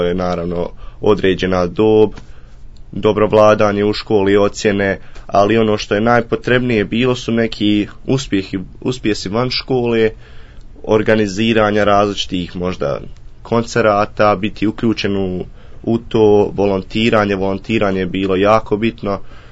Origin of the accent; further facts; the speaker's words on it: Oreš, Federation of Bosnia and Herzegovina, Bosnia & Herzegovina; odrastao sam u Orešu, čita svoj život sam proveo ovdje. Išao sam u osnovnu školu u Orešu 8 razreda, zatim sam išao u prvi i drugi razred u Varešu